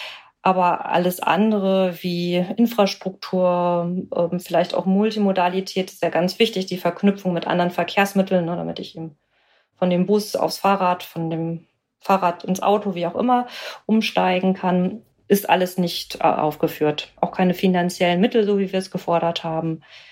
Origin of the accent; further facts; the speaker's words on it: Lower Saxony, Germany; ich bin ja selber Ostfriesin und das würde ich vielleicht dann so ein bisschen in die Richtung gehen bezeichnen, wo der Bus wirklich nur einmal am Tag fährt.